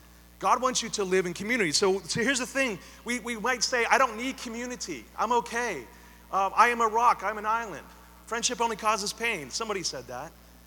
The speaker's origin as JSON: {"language": "English", "town": "Beaver Falls", "region": "Pennsylvania", "country": "United States", "tie": "born or raised there", "said": "I grew up in Beaver Falls, PA. Some of my friends were caught up in some really tough stuff."}